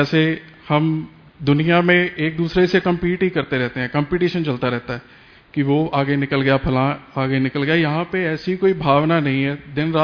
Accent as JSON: {"language": "Hindi", "region": "Chandigarh", "country": "India", "said": "तो मैं चंडीगढ़ से हूँ।"}